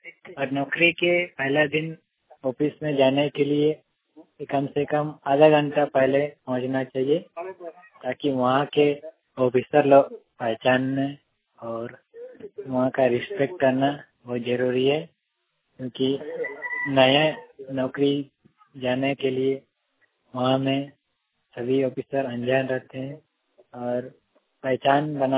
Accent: Jharkhand, India; मैं झारखंड के रहने वाला हूँ।

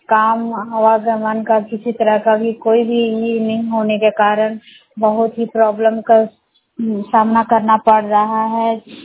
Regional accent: Barkagaon, Jharkhand, India; बड़कागांव प्रखंड की रहने वाली हूँ।

